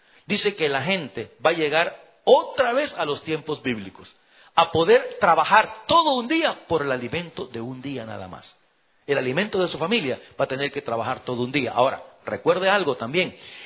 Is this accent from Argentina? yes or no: no; El Salvador; ¿Sabe usted que en mi país, en El Salvador, en mi país, el año pasado, 2018, mataron a más de 6.000 personas en un año?